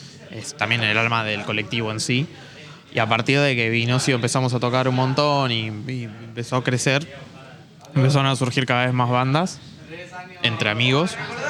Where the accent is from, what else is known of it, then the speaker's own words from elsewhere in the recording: Rosario, Santa Fe, Argentina; Nosotros venimos de Rosario. Es la única banda del colectivo que reside, uh-huh, en Rosario.